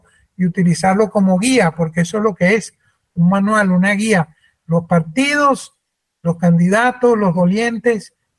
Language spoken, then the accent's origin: Spanish; Venezuela; y lo ofrezco porque soy venezolano.